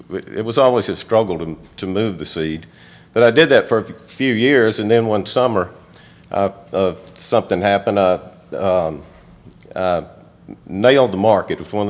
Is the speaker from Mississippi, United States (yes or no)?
yes; Midnight, Mississippi, United States; from Midnight, Mississippi.